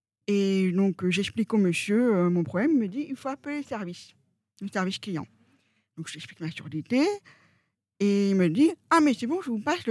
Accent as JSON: {"language": "French", "country": "France", "said": "Ben non, je suis française."}